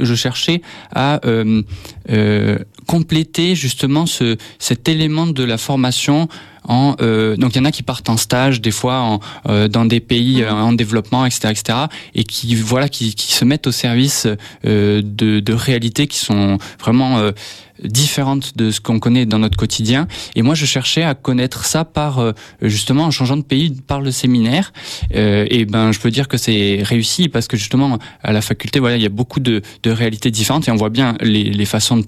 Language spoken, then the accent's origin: French; Tarbes, Occitanie, France; Moi, je suis né à Lourdes et j'ai grandi à Tarbes et j'ai fait toute ma scolarité à Tarbes. Après, je suis un petit peu parti à Toulouse pour les études, mais je suis revenu travailler à Tarbes dès que j'avais fini les études.